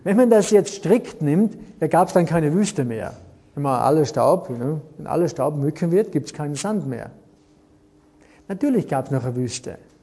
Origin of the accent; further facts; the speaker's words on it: Austria; Bei uns in Österreich extrem.